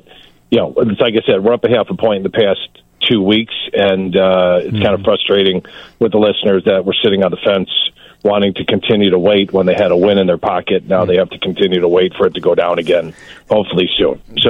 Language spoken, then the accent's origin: English; New York, United States; it is Florida because I'm from New York, and that's the proper way to say it, Bob.